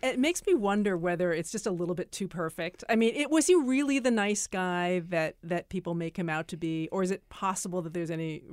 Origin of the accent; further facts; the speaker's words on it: Chicago, Illinois, United States; I grew up in Chicago where we had Al Capone